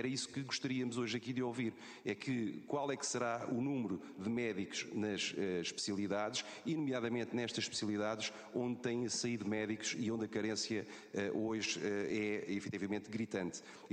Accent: Setúbal, Portugal; born there; Eu sou de Setúbal, nasci no Hospital de São Bernardo

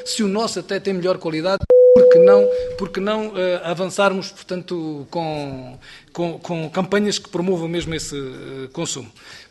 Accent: Portel, Évora, Portugal; eu sou de Évora, de Portel, mais concretamente, mas de Évora

